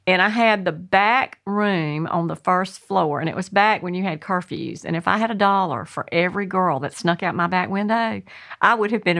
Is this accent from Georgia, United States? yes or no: yes; Tifton, Georgia, United States; And so we moved there at the end of December in 1969, and I really grew up in Tifton. So I always say I'm from Tifton